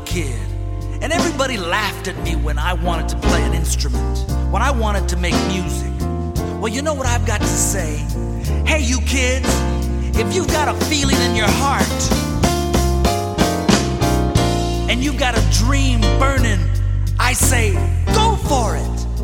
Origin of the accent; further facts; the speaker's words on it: East Los Angeles, California, United States; I was born in East LA. Down round my corner of Bonnie Beach and Hubbard Streets.